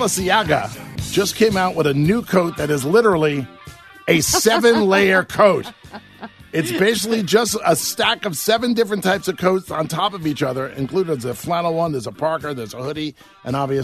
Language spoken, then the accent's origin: English; New York, United States; moved away; When I was a kid growing up in New York, there were no pizza places.